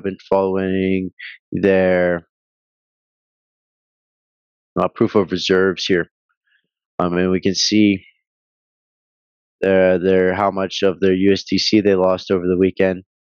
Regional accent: Canada; I'm Canadian, right?

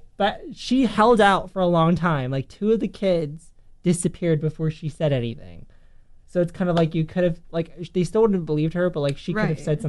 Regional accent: United States; Okay, look, I'm American. I don't have to pronounce anything right.

